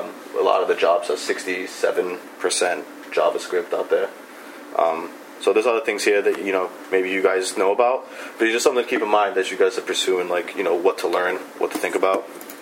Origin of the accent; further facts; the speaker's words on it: Fall River, Massachusetts, United States; born there; I was born here in Fall River, and I'm proud to be here in Fall River.